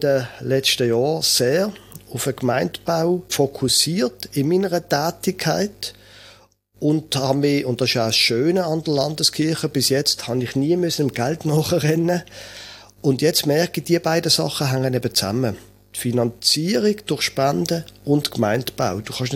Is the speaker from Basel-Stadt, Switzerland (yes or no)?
yes; Basel, Basel-Stadt, Switzerland; ich bin jetzt in Basel aufgewachsen